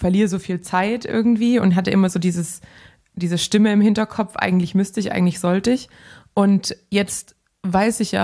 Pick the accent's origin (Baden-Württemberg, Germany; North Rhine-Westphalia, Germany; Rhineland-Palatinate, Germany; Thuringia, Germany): Baden-Württemberg, Germany; ich bin Schwabe